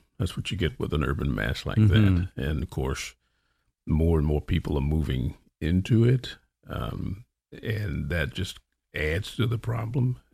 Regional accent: Arkansas, United States; No, I grew up in Arkansas. I'm an Arkansas boy.

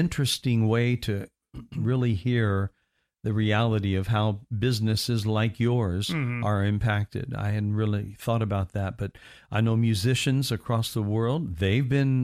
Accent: Indiana, United States; Growing up in Indiana, had no idea that this young man that's sitting before me today, he hailed from Washington, Indiana

